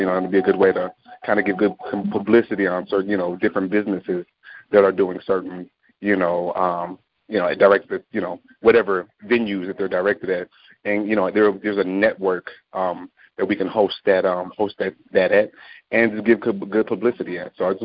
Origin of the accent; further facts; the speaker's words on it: Dallas, Texas, United States; I'm from Dallas, Texas, part owner in a film company here